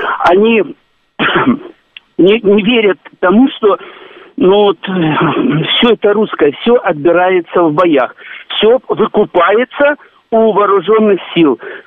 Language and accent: Russian; Donetsk, Donetsk Oblast, Ukraine; я сам родился, вырос в Донецке, у меня квартира на Куйбышева улице.